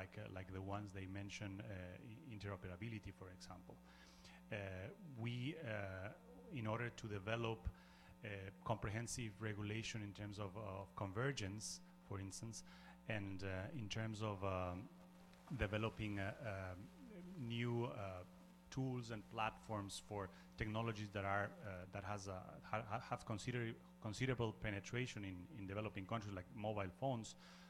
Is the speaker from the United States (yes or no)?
no; Ecuador; I'm from Ecuador.